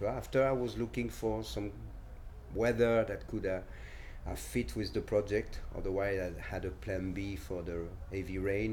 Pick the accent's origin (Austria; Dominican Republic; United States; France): France; accent: French; English is a second language; so I keep my French just for you. I come from France, but my name is obviously Italian.